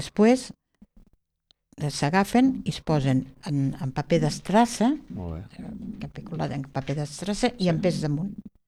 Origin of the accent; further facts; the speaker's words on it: Tarragona, Catalonia, Spain; em vaig criar més de menuda, estava a Tarragona amb els abuelos, de part de mare